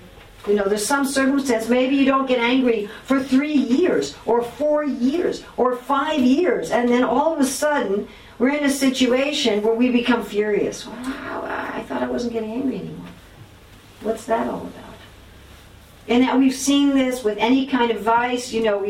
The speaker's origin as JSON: {"language": "English", "country": "United States", "said": "You can all tell I'm from America, yes? So we have that in America."}